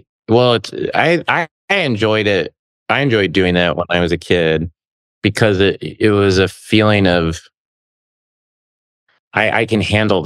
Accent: Tulsa, Oklahoma, United States; I mean, I grew up in Tulsa, Oklahoma, and there was a movie theater called Annex 7.

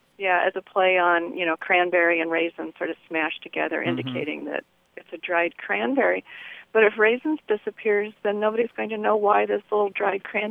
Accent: Midwest, United States; Growing up in the Midwest, you didn't get that much fresh fruit

